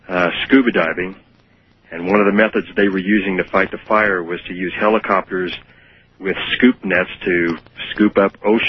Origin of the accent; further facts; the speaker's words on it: Reno, Nevada, United States; I'm from Reno.